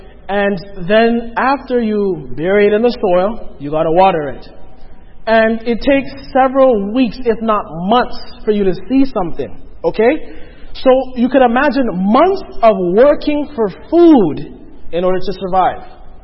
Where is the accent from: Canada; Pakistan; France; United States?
Canada; Toronto, Ontario; I was from Toronto, grew up in Toronto